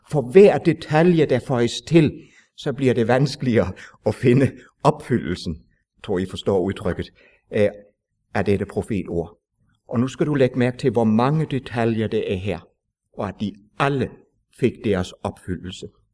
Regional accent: Region of Southern Denmark, Denmark; I Sønderjylland, der hvor jeg er vokset op, der havde vi i min drengeår en kær forkynder.

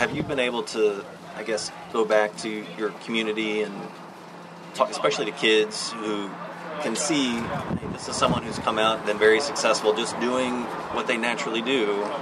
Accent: Virginia, United States; I'm from Virginia, which I always tell people I thought was the South.

